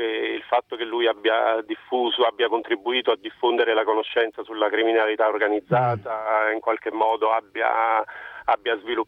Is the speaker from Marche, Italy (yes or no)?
no; Naples, Campania, Italy; essendo napoletano e radicato in questo territorio, conoscendo il territorio